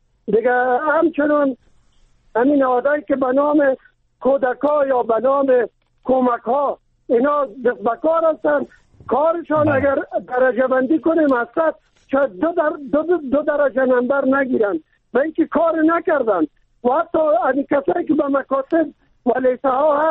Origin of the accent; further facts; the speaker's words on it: Kabul, Afghanistan; چون من خودم از کابل هستم